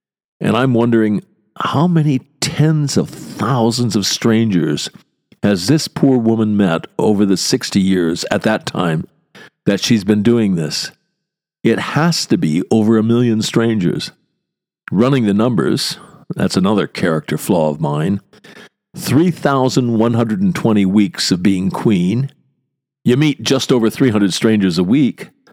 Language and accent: English; United States; Being an American, I was absolutely clueless about how I was supposed to comport myself.